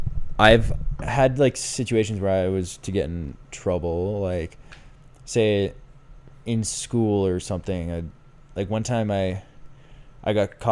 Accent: Boston, Massachusetts, United States; I'm from Boston, I say aunt

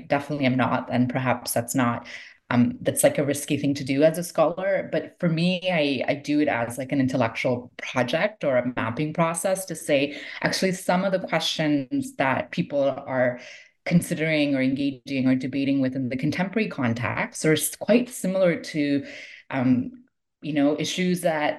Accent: Toronto, Ontario, Canada; I'm from Toronto. I grew up in Toronto, and I had the most connections to Sufi communities in Toronto.

